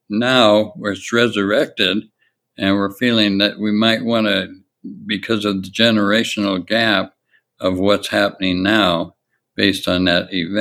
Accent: Montana, United States; born there; and I was born in Montana, and anyway, we hitchhiked there, caught a train from Montana to Colorado

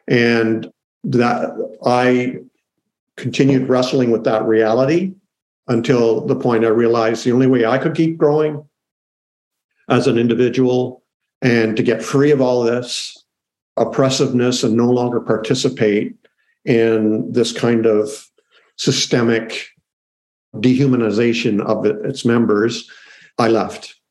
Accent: Canada; I'm Canadian, so I'm in Canada right now.

